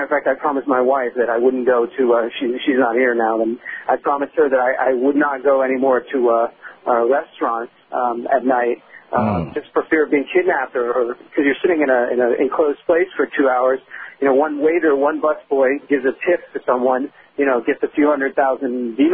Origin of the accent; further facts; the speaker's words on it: United States; accent: American; I'm terrified that someone's going to overhear my American accent and give word to someone else